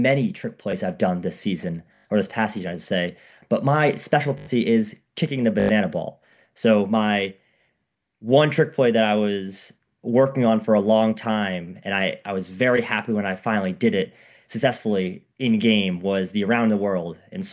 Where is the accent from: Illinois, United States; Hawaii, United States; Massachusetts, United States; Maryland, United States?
Massachusetts, United States; Boston; and I'm from the Boston area